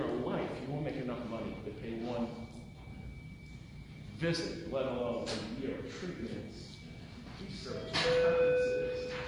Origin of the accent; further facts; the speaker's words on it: Brooklyn, New York, United States; see, I come from Brooklyn, so let me tell you a word in Brooklyn.